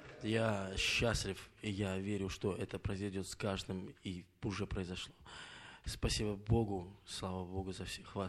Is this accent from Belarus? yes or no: yes; Belarus; я из Беларуси приехал.